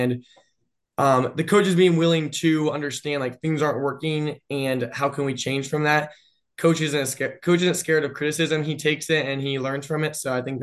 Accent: Ohio, United States; I'm from Ohio, so just being I was excited to like get out of the house

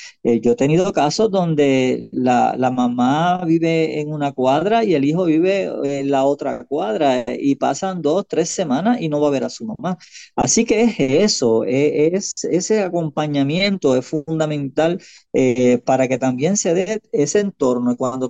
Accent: Puerto Rico; Nos olvidamos que como buenos puertorriqueños, nosotros nos necesitamos uno a otro.

